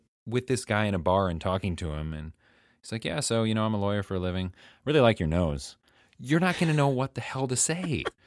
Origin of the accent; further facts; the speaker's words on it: North Woods, United States; I grew up in the North Woods